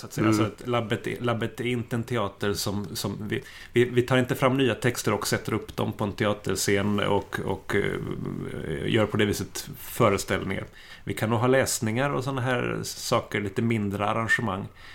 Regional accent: Gothenburg, Västra Götaland County, Sweden; now in Finland; den geografiska bakgrunden är att jag kommer från Göteborg, från Sverige. Men bor här sedan lite drygt 10 år tillbaka.

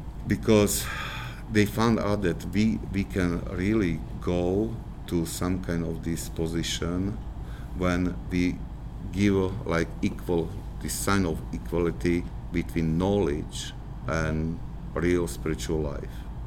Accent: Slovakia; English is a second language; moved away as an adult; You know, I came from Slovakia and here, and well, I think that this is very visible difference.

